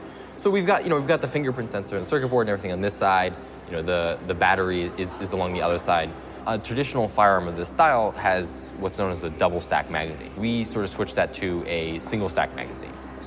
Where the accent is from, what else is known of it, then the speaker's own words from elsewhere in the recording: Boulder, Colorado, United States; And I'm from Boulder, Colorado, which is about a half an hour away from Aurora.